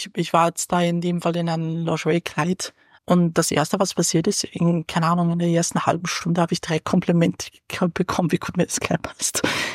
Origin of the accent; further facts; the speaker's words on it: Wieselburg, Lower Austria, Austria; ich komme ja aus Wieselburg und auf dem Land wächst man natürlich eben mit genau sowas auf.